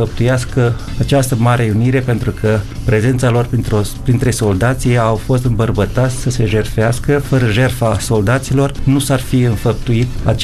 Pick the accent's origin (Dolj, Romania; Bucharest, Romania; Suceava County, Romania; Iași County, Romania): Iași County, Romania; Avântul; born there; în primăvara asta am fost în satul meu natal, într-o tabără de pictură cu niște confrați și am pictat peisaje din satul Avântul, Comuna Romnești, județul Iași